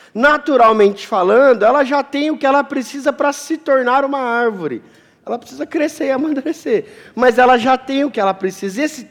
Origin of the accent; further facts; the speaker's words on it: Mato Grosso do Sul, Brazil; Eu sou lá do interior do Mato Grosso do Sul, então essa memória me vem muito claro desses lugares de muita plantação, perto da cidade lá, muita cana, muita soja, muito café, enfim.